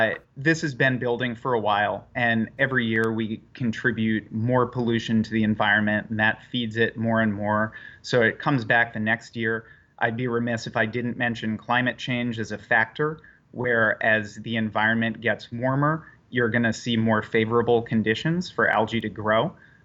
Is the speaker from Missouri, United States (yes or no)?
no; Rhode Island, United States; now in Washington, United States; Well, so I'm from Rhode Island originally. Right now I'm in D.C.